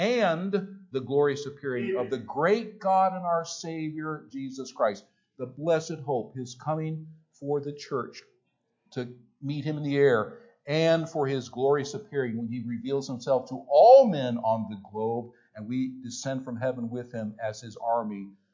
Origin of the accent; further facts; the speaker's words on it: United States; As American, I don't want an increase to my government.